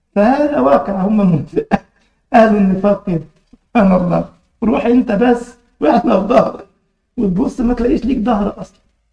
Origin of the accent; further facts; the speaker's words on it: Egypt; كان زمان كده في مسلسل عندنا في مصر بتاع واحد اسمه سنبل